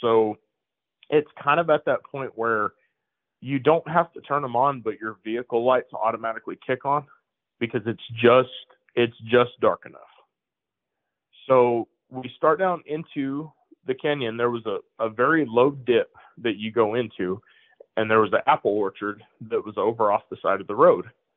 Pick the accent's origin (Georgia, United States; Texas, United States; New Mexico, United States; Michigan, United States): New Mexico, United States; Alamogordo; So I leave my hometown of Alamogordo.